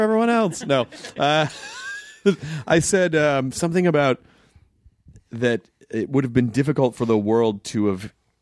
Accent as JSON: {"language": "English", "region": "Kentucky", "country": "United States", "tie": "born there", "also_born_or_lived": "Florida / Arkansas / Memphis", "said": "I moved. I was born in Kentucky and then lived in Florida for a couple of years. And then when I was like 8, we moved to Arkansas for 6 months and then Memphis"}